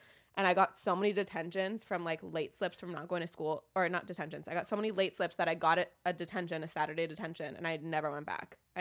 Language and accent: English; Woodland Hills, California, United States; I grew up in Woodland Hills. So all my friends either went to Calabasas or this other school called El Camino.